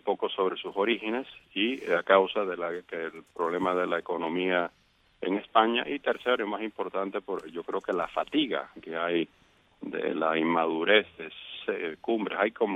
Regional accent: United States; no por ideología, no por cultura, no porque yo soy norteamericano

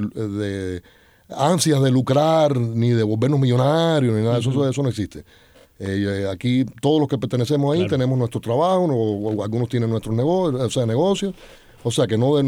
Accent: Cuba; Porque soy cubano, yo no soy italiano, ni soy. Soy cubano y esa música, me crié con esa música

